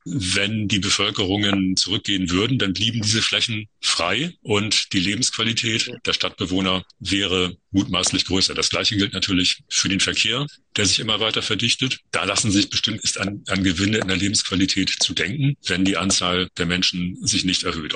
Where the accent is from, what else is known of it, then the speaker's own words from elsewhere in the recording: Hamburg, Germany; meiner Heimatstadt Hamburg